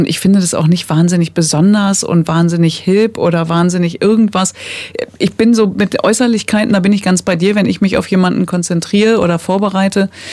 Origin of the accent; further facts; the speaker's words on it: Datteln, North Rhine-Westphalia, Germany; born there; ich bin in Datteln geboren, aber meine Eltern, wenn sie das wissen wollen, die kommen aus dem Irak.